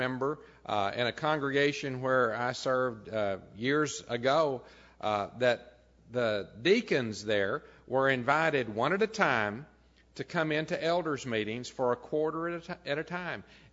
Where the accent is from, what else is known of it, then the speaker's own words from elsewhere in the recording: Texas, United States; Whenever I was a boy, that was in the days, at least where I grew up in West Texas, before youth groups.